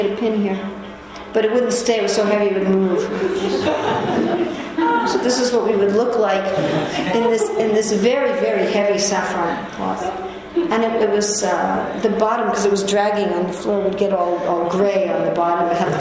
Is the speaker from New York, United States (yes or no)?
yes; New York City, New York, United States; Anyway, I was from New York City. I was going to school in Vermont, but I joined the temple in Chicago.